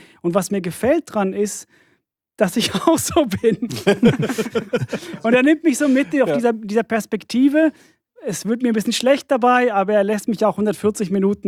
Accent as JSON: {"language": "German", "country": "Sweden", "tie": "born or raised there", "said": "Ja, also ich bin in Schweden aufgewachsen, ich darf das sagen."}